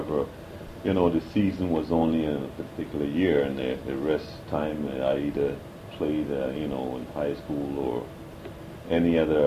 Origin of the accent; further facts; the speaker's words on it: St. Croix, U.S. Virgin Islands; Well, I was born in St. Croix, Virgin Islands, and I played around the schoolyards, and eventually got into, on the high school teams, inter-island meets against the other islands.